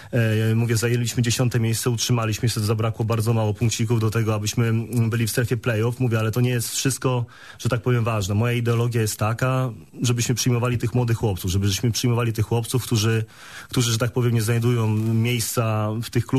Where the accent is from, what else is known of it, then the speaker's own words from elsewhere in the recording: Kielce, Świętokrzyskie Voivodeship, Poland; kocham Kielce, jestem kielczaninem, tutaj urodziłem się